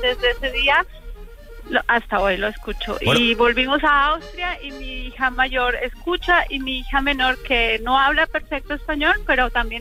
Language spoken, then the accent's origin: Spanish; Colombia; born there; Sí, nací en Colombia, pero soy austriaca.